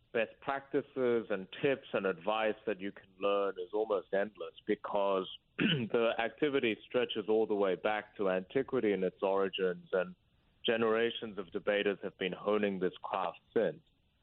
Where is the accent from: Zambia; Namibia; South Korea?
South Korea; English is a second language; now in Australia; it started because I moved, and I didn't speak English when I arrived in Australia from Korea.